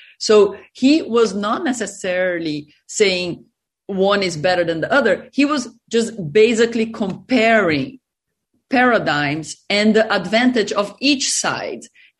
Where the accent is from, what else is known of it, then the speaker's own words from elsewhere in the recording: Brazil; So my grandparents came from Germany, they moved to Brazil. I was born and raised in Brazil.